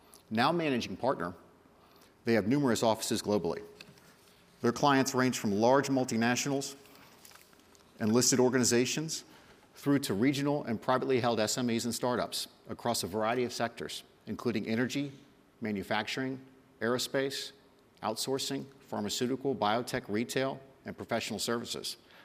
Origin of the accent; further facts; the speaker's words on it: Atlanta, Georgia, United States; I come from Atlanta, Georgia, and we are at about 3.5% unemployment in Atlanta.